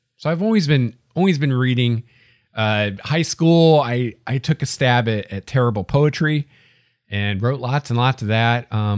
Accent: Indiana, United States; I grew up in rural Indiana. We had a tiny little library in my hometown, and this was before the internet.

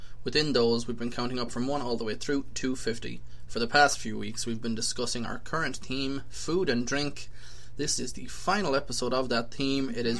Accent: Ireland; now in Boston, United States; it's been almost 6 years since I came to Boston from Ireland. I also never talk about being Irish.

